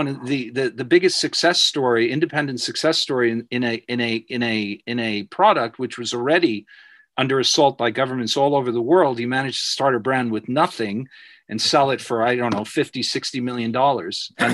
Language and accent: English; New York, United States; for an East Coast nerdy Jewish boy from New York, I'm still American by birth